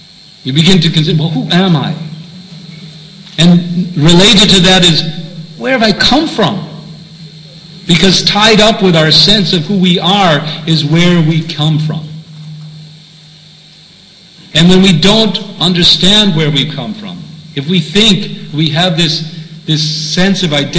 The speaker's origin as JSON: {"language": "English", "country": "United States", "tie": "born or raised there", "said": "I grew up in America, so I know more of America than culture and history and so on than other places."}